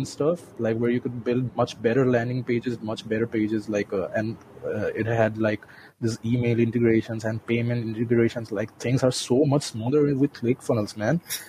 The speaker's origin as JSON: {"language": "English", "country": "India", "second_language": "English", "said": "I'm from India, by the way."}